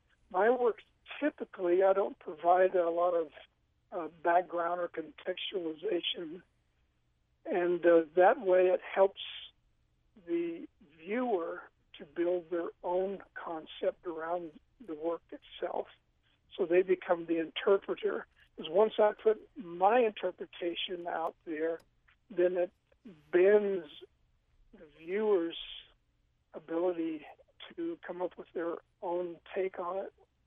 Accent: Houston, Texas, United States; also born or lived in Wichita Falls; Well, I'm originally from Texas. In the fourth grade, we moved from north by Oklahoma, from Wichita Falls, down to Houston.

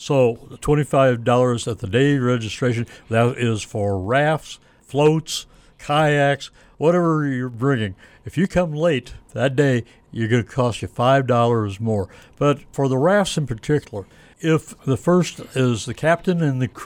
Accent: Hannibal, Missouri, United States; born there; Oh, I was born on the Mississippi. I was born in Hannibal. So I've been on the river most of my life.

